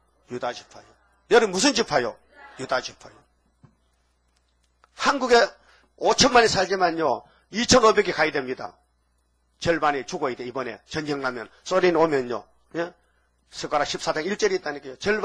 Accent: Dain, North Gyeongsang, South Korea; 제가 어릴 때 미국 사람들이 우리 다인면을 지나가면서 미군 트럭이 지나갔대요.

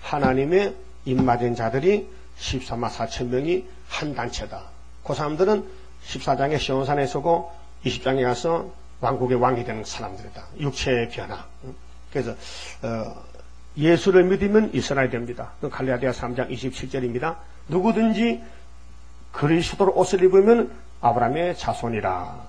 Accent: Uiseong, North Gyeongsang, South Korea; 나는 연고지가 의성입니다. 거기서 태어나 살았기 때문에.

